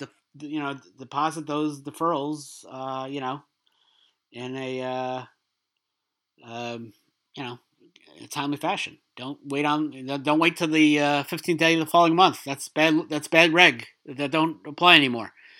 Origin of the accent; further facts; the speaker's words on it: Brooklyn, New York, United States; Back as a kid growing up in Brooklyn, there's certain places you wouldn't want to go out at night.